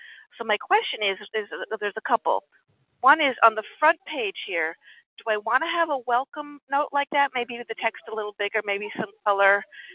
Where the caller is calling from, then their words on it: Connecticut, United States; I'm calling from Connecticut